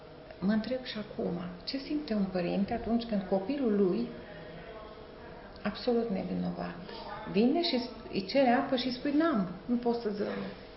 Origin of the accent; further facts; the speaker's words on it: Ceacova, Timiș County, Romania; Sunt din Ceacova, localitate mare.